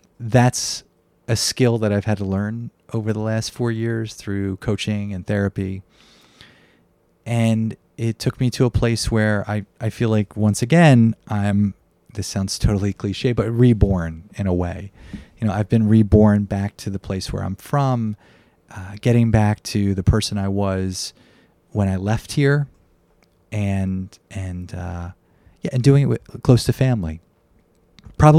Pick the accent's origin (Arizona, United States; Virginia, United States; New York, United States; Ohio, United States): Virginia, United States; born there; I was born in Virginia. You were away from home.